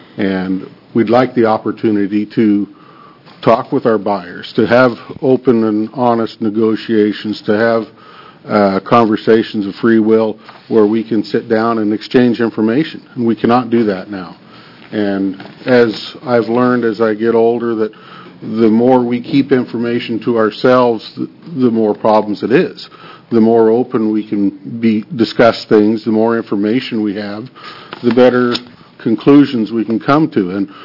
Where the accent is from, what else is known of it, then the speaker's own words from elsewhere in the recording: Oregon, United States; I'm from Yamhill County. I've been a farmer all my life. I'm a third-generation farmer. I grew up on a strawberry and turkey farm.